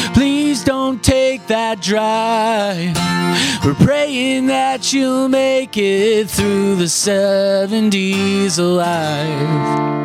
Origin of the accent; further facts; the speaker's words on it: Skiatook, Oklahoma, United States; No, I grew up in Oklahoma, in the Tulsa area. I grew up in a small town called Skytook. It's like, I don't know, like 15,000 people or something like that.